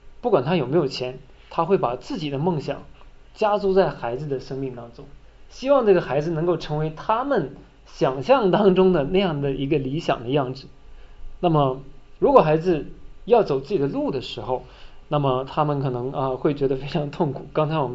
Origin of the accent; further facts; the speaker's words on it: China; 因为我们中国人是非常实用主义的